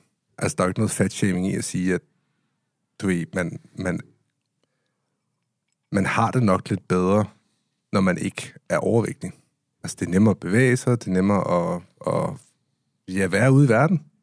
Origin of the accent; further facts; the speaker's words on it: Amager, Capital Region, Denmark; Det lyder ligesom min opvækst på Amager.